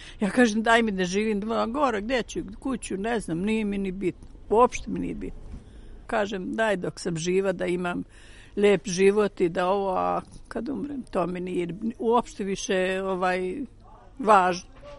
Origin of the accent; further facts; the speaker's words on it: Knin, Šibenik-Knin County, Croatia; also born or lived in Split; Prosto držim do svoje vjere pravoslavne i od mali nogu naučena sam tako. Ja sam inače iz Knina i ja sam kao dijete Bosa išla sve manastiru.